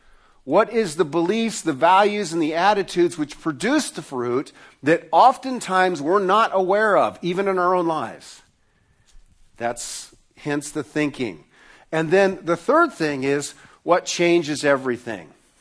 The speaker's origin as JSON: {"language": "English", "town": "Newton", "region": "Iowa", "country": "United States", "tie": "born or raised there", "said": "I grew up in Newton, Iowa."}